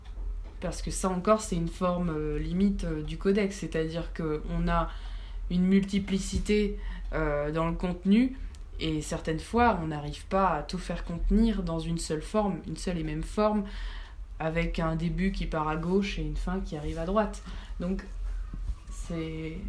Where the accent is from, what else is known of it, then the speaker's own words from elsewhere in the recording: Nice, Provence-Alpes-Côte d'Azur, France; Moi je suis du sud, je suis niçoise, hein, donc.